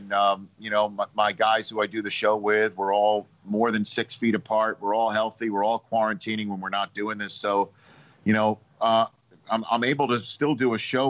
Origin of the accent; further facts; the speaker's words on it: New York City, New York, United States; I'm from New York City, so Marv would be doing the NBC local broadcasts, and he called the games for the Knicks and the Rangers.